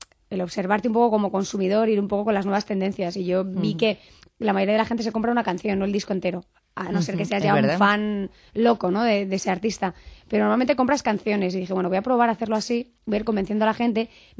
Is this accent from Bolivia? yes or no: no; Spain; porque yo soy española